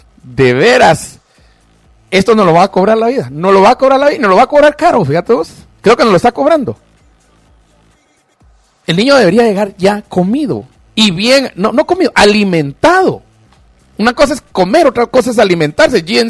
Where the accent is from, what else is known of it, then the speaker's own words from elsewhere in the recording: Chimaltenango, Guatemala; Cuando te vas a las aldeas de mi pueblo de Chimaltenango es igual.